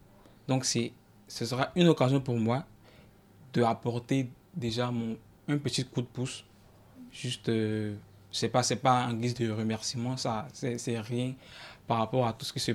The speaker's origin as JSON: {"language": "French", "country": "Côte d’Ivoire", "lives_now": "Tours, France", "said": "Je viens de Côte d'Ivoire, c'est-à-dire je suis étranger."}